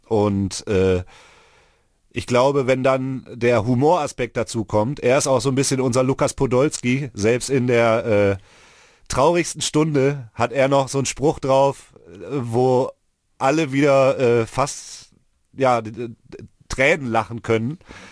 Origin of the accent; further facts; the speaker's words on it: Mülheim an der Ruhr, North Rhine-Westphalia, Germany; Hier ist ja der Ort, wo ich aufgewachsen bin. Hier sind all meine Freunde. Hier ist, oder all unsere Freunde. Wir kommen halt aus Mülheim an der Ruhr. Wir waren immer hier.